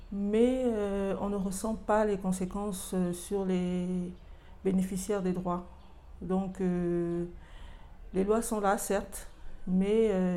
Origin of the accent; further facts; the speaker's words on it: Gabon; J'ai 49 ans, je suis gabonaise